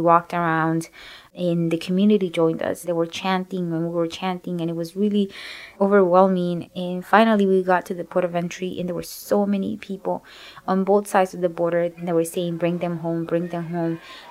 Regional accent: Los Angeles, California, United States; also born or lived in Oaxaca, Mexico; I'm 29 years old. I am originally from Oaxaca, Mexico, but I was raised in Los Angeles.

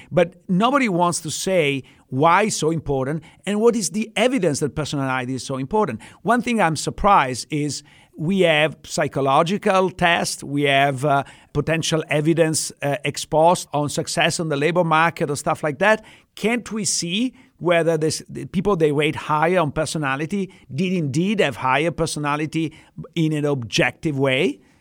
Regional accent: Italy; I grew up in Italy where knowing Latin was very important.

